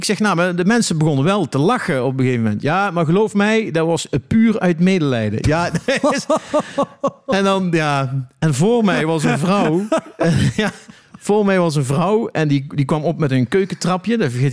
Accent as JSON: {"language": "Dutch", "town": "Eindhoven", "region": "North Brabant", "country": "Netherlands", "said": "dus ik kom uit Eindhoven."}